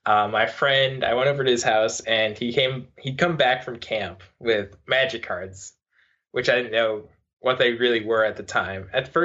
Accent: Concord, Massachusetts, United States; Yep, I'm from Concord, Mass, so it's like an hour and a half from Amherst. It's more towards Boston. It's like 40 minutes outside of Boston, so it's like the greater Boston area.

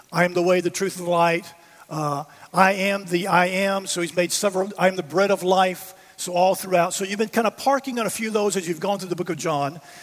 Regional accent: the South, United States; My dad is a pastor, so in the church world, and we grew up in the South, he still lives in Tennessee.

